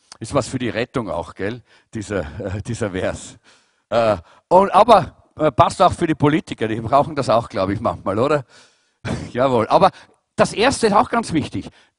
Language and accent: German; Kazakhstan; also born or lived in Kyrgyzstan; now in Germany; Leute, wir kommen aus Kasachstan und aus Kirgisistan. Wir wissen, was Armut heißt.